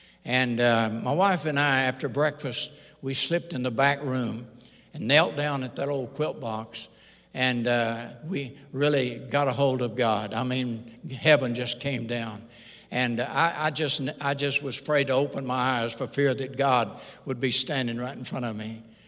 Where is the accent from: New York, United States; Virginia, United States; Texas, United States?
Texas, United States; Bogota; I was raised down in East Texas, a little town called Bogota, and I got saved down in Houston